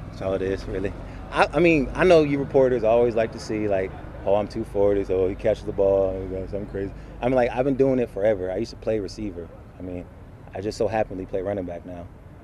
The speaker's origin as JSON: {"language": "English", "region": "Alabama", "country": "United States", "lives_now": "Pittsburgh, United States", "said": "I came from Alabama. We have big fan base, but, here in Pittsburgh, it's kind of, they're kind of a little bit more crazier than the Bama ones"}